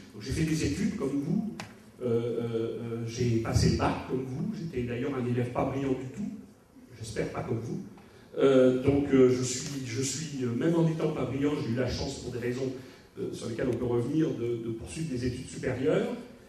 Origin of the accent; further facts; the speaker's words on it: Bordeaux, Nouvelle-Aquitaine, France; Je suis toujours bordelais pour ma famille, je travaille à Paris et un peu partout dans le monde, mais je suis bordelais pendant le week-end